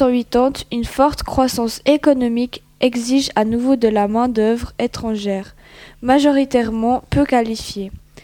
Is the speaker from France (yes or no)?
no; Croatia; Je suis originaire de Croatie et j'aime beaucoup cette équipe.